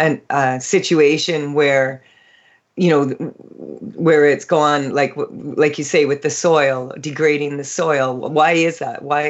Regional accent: Saskatchewan, Canada; I was raised in Saskatchewan.

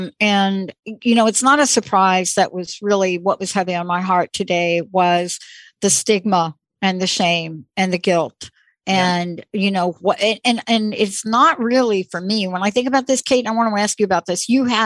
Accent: Bronx, New York, United States; You know, I'm a kid from the Bronx.

